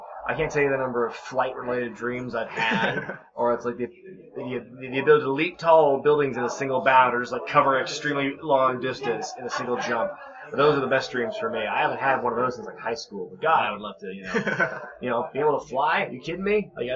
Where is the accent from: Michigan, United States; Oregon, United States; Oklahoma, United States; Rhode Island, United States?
Oregon, United States; now in United Kingdom; because I'm from Oregon originally, so I'd wear like the college jersey.